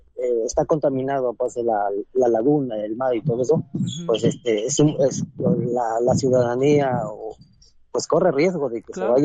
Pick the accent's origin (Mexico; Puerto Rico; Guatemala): Mexico; Pajapan, Veracruz; Mira, nosotros somos del municipio de Pajapan.